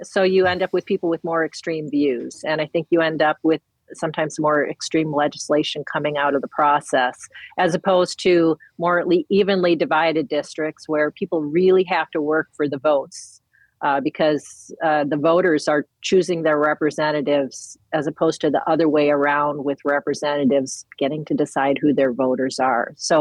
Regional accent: Chippewa Falls, Wisconsin, United States; I didn't know any radicals growing up in Chippewa Falls, Wisconsin.

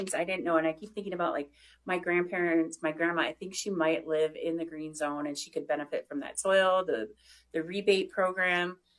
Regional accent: Minneapolis, Minnesota, United States; Yeah, I grew up in South Minneapolis, so I remember biking down the streets and having those huge tree canopies

